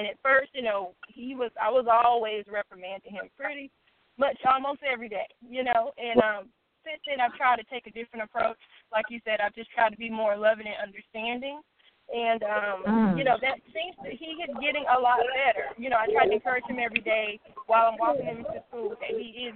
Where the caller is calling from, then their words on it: North Carolina, United States; I'm calling from Rachel, North Carolina.